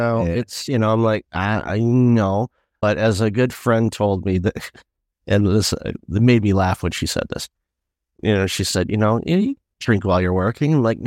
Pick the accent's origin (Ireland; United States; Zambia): Ireland; I'm like, I'm Irish.